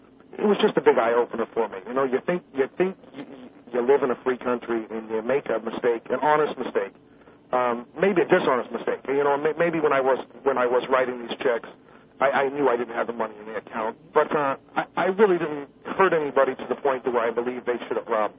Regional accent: United States; I'm stuck in Puerto Rico. I'm from the States.

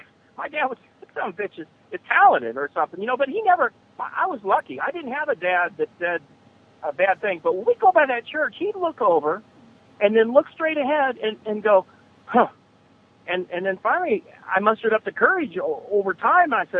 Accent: Springfield, United States; when I was a little kid, Bob, we'd go by the Caterpillar plant in my hometown in Springfield, a huge fucking plant.

